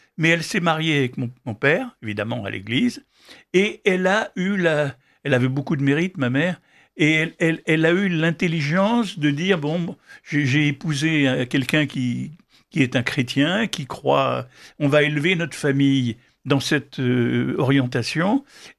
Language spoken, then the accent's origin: French; Occitanie, France; comme on me disait ça quand j'étais enfant, dans l'Aveyron